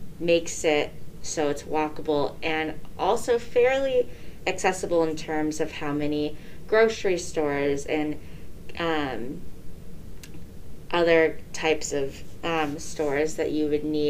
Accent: Edina, Minnesota, United States; My hometown is in Edina, Minnesota, and it has a population of about 51,000 people.

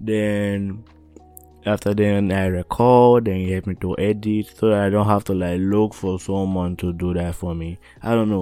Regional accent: Scarborough, Ontario, Canada; now in North York, Canada; I moved all the way from Scarborough to North York. And I didn't know anybody.

